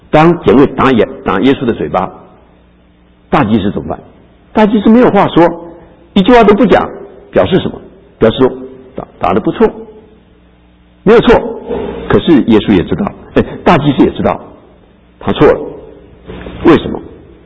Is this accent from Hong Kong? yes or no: no; Erlin, Changhua County, Taiwan; 我们在台湾，我们家乡是二林啊，二林在台湾有一个名字是苍蝇特别多啊